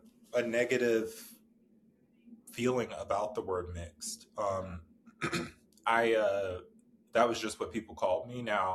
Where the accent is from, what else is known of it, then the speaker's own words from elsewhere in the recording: Roanoke, Virginia, United States; now in Richmond, United States; I am from Roanoke, Virginia, which is Southwest Virginia. I've lived in the state of Virginia my whole life.